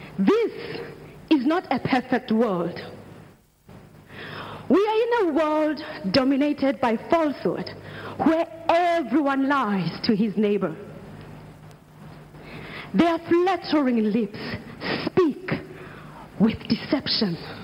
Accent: South Africa; also born or lived in Nigeria; I am from South Africa and Nigeria.

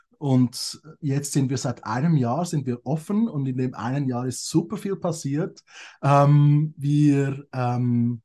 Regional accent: Switzerland; Ich glaube schon, bei uns in der Schweiz. Und da habe ich 10 Jahre lang an der öffentlichen Schule gearbeitet.

